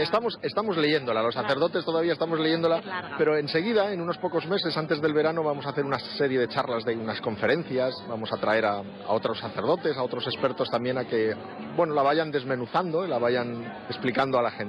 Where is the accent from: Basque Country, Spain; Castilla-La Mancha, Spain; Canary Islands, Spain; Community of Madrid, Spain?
Community of Madrid, Spain; Pozuelo de Alarcón; De España, de Pozuelo de Alarcón, en Madrid.